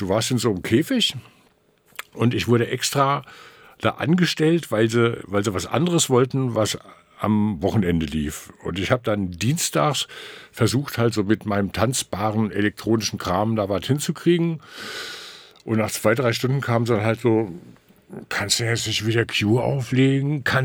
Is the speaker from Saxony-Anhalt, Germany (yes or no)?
no; Rhineland-Palatinate, Germany; Ich komme aus Rheinland-Pfalz, aber ich habe zu der Zeit dann Zivildienst in Wiesbaden gemacht.